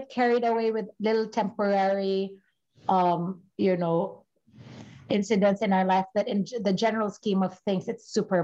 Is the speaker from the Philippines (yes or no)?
yes; Philippines; I'm from the Philippines and I'm a beach, you know, I'm an island chick.